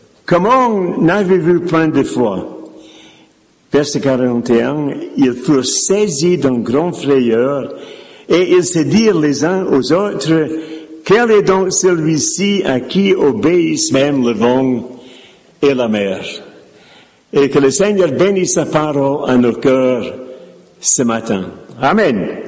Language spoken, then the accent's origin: French; Scotland, United Kingdom; born there; French is a second language; j'ai un drôle d'accent, c'est pas ma faute, c'est parce que je suis né en Écosse.